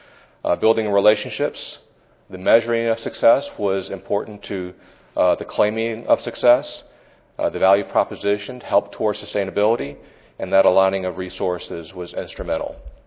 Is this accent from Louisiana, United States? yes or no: yes; New Orleans, Louisiana, United States; Originally, I'm from New Orleans, and I was there for Katrina.